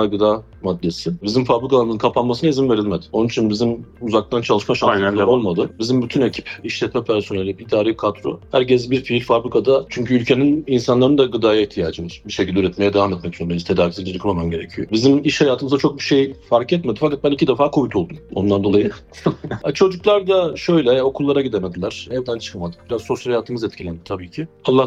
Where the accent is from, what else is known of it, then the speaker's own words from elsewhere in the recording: Nizip, Gaziantep, Turkey; 1979 Gaziantep doğumluyum. Ben de ilk öğretimimi Nizip'te tamamladım. Daha sonra Antep'te Gaziantep Anadolu Lisesi mezunuyum.